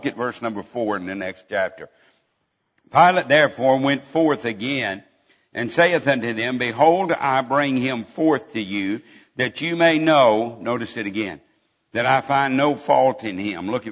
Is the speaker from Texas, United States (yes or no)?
yes; Borger, Texas, United States; pastor referred to my hometown a while ago of Borger. Any of you know where Borger is? Several of you do. 50 miles from Amarillo, a little oil field town.